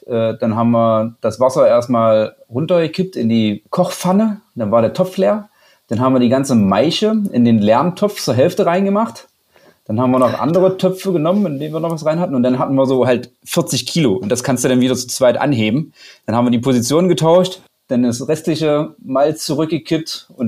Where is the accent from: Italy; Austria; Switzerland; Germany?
Germany; Magdeburg, Saxony-Anhalt; also born or lived in Berlin; Ja, also ich bin gebürtiger Magdeburger, Baujahr 83, bin in der Platte groß geworden. Bin dann nach Berlin gegangen zum Studium der Verfahrenstechnik.